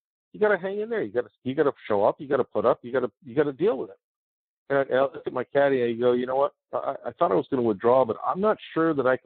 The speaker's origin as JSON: {"language": "English", "town": "Washington", "region": "District of Columbia", "country": "United States", "tie": "born or raised there", "said": "it's Washington, D.C. It's my hometown."}